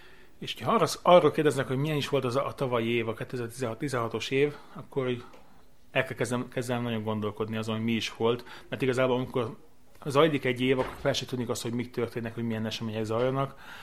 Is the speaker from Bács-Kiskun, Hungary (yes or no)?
no; Pápa, Veszprém County, Hungary; born there; hiszen én pápán születtem, úgyhogy amikor a gyülekezetbe először eljöttem, az még lent volt a Szabadság utcában